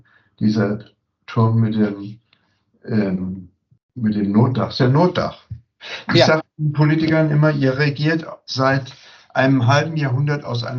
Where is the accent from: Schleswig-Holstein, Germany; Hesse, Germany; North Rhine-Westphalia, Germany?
Hesse, Germany; Frankfurt; Naja, ich bin Frankfurter.